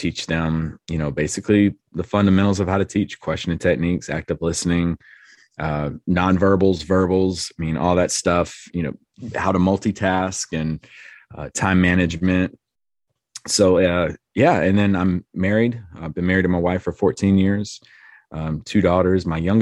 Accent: Lumberton, North Carolina, United States; I grew up in North Carolina. Grew up in Lumberton, North Carolina for most of my life.

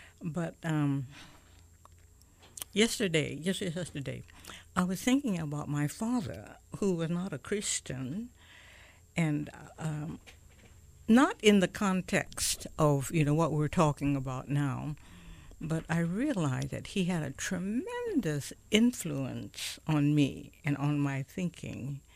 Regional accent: Honolulu, Hawaii, United States; I'm a Kalihi kid. I just found out that the word Kalihi means the edge.

